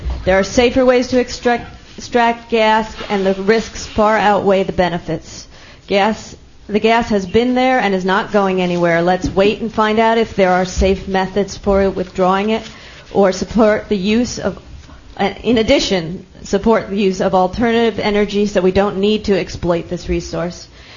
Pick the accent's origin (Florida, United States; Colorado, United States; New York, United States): New York, United States; I grew up in Tompkins County. I own land in Enfield, and I hope to live out my days here